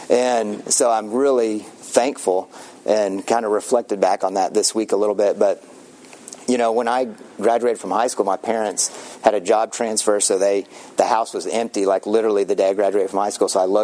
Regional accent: Austin, Texas, United States; you know, I grew up in Austin

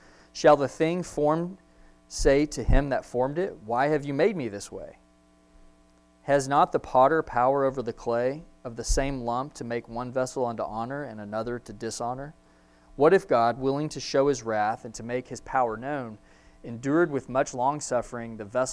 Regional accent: Texas, United States; as an American with a family here in Texas

